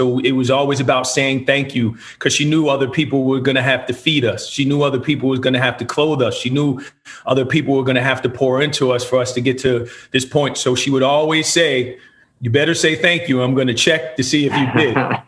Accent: Edison, New Jersey, United States; born and raised in New Jersey. My dad is from Guyana, South America. Met my mother, who was a teenage mother, had my sister at 17 years old. So when my mom and dad met, my mother had a 6-month-old, and I came along 6 years later. Grew up in the Edison, New Jersey area

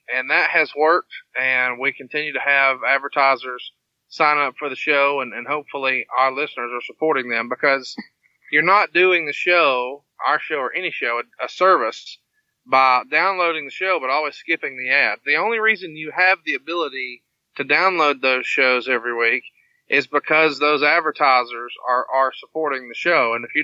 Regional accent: the South, United States; Just because I'm from the South, and I'm sure that if you live in another part of the country, then I talk funny.

